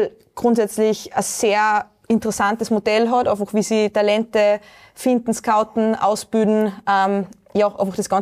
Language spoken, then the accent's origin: German; Elixhausen, Salzburg, Austria; Ja, also ich bin eine Salzburgerin richtig, bin eigentlich von Elixhausen, also bin in Elixhausen aufgewachsen.